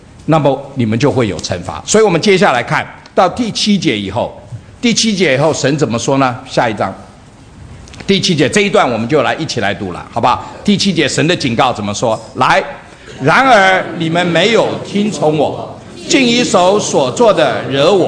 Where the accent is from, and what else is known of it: China